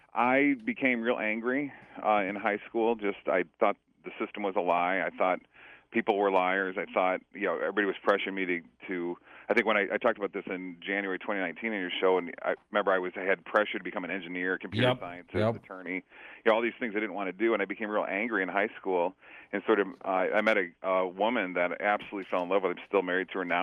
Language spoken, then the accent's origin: English; Kalamazoo, Michigan, United States; And I live in Kalamazoo now and have for a number of years. This is actually my hometown, coming back to where I went to high school and so forth.